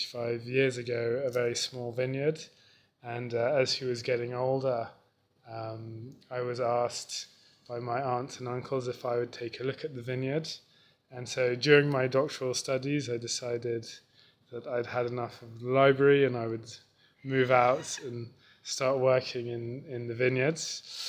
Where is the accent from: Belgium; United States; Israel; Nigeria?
Belgium; I'm not Italian originally, I'm from Belgium